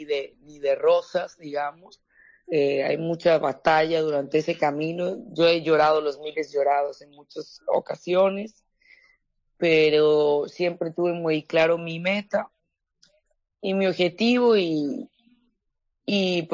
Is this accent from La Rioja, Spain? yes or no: no; Santiago de Compostela, Galicia, Spain; Yo era una chica de Santiago de Compostela y digo, realmente en mi pueblito, digamos que Santiago no deja de ser un pueblo, ¿cierto?